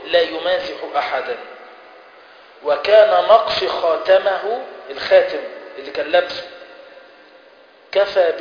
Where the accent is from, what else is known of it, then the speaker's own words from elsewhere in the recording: Egypt; بس هي تعتبر بالنسبة لنا كمصريين ايه؟ يطلق عليها اجنبية.